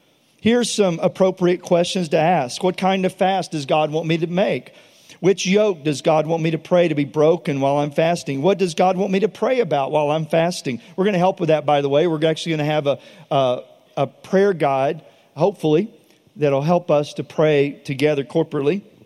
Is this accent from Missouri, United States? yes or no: no; Texas, United States; And tea, I'm from Texas. Iced tea, that is the national drink of this state.